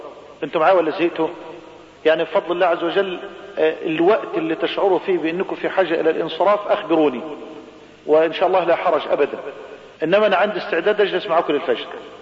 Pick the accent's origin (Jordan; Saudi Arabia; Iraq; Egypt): Egypt